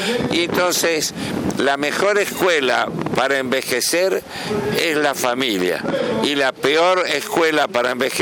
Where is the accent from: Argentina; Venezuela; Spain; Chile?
Argentina; Misiones; born there; moved away; Yo nací en Misiones. Mi padre fue el primer veterinario en la provincia y ejerció desde el año 22 al 38 que nos fuimos.